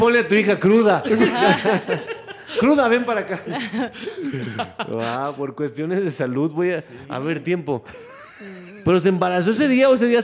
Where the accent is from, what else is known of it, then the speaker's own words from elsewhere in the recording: Aguascalientes, Mexico; born there; Amo mi tierra también. Aguascalientes me cambió la vida porque me la dio, ¿no?